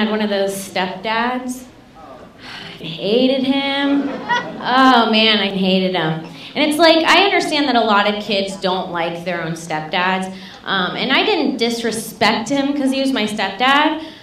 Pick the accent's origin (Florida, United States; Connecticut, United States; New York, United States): Florida, United States; I'm from Florida.